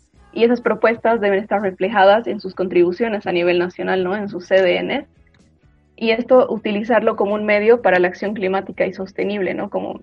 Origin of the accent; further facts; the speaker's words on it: Bolivia; de los cuales 35 somos de Bolivia